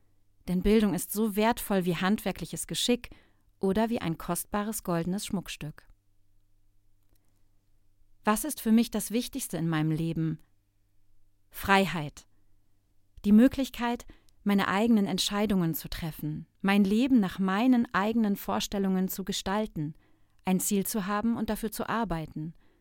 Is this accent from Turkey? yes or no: yes; Ankara, Turkey; Ich komme aus der Türkei, aus einer kleinen Stadt in der Nähe von Ankara. Ich bin 32 Jahre alt